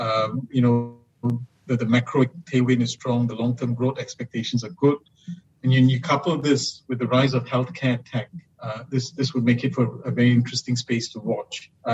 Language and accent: English; Malaysia; being Malaysian